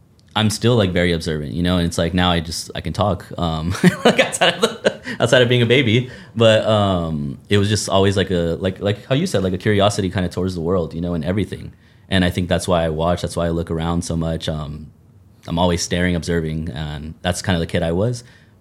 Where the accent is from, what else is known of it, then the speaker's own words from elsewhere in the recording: Los Angeles, California, United States; born there; Yeah, I was born in Los Angeles.